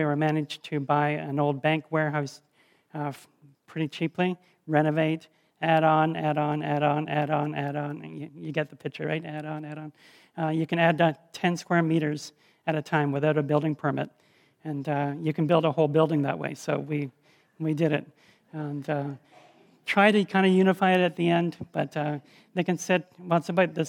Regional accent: Mount Forest, Ontario, Canada; I grew up in Southern Ontario, near Mount Forest, which I don't know if you know Mount Forest, halfway between Guelph and Owen Sound, and a dairy farm there.

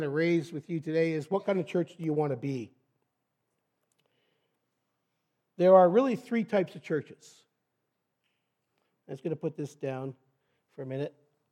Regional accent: Belgium; also born or lived in Canada; But I used to play soccer because I grew up in Belgium. And that was the only game they knew how to play.

